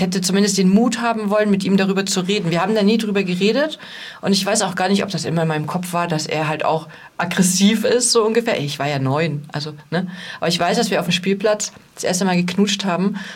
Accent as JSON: {"language": "German", "region": "East Germany", "country": "Germany", "said": "Und wir wissen ja, ich komme ja aus dem Osten."}